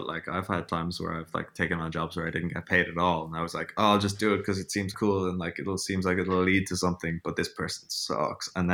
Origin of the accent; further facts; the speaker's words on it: Ireland; moved away as an adult; now in Amsterdam, Netherlands; So I came over from Ireland to work for an ad agency, which I found literally just searching because I was like, I need to get a job, want to move to Amsterdam, found the ad agency.